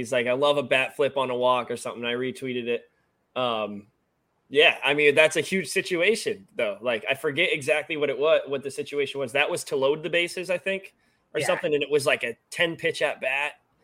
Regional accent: New Hampshire, United States; now in Charlotte, United States; Well, I'm from New Hampshire, but he's from Mass. We're both down in Charlotte now.

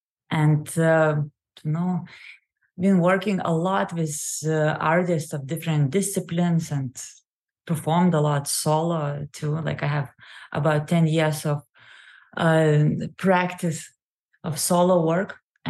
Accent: Lithuania; I grew up in Lithuania, and my mom is Russian

